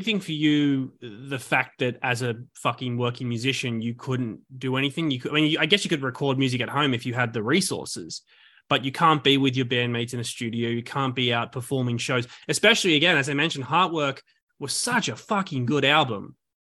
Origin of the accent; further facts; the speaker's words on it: Australia; now in New York, United States; I'm an Australian living in the US right now. I've been in New York for about a year.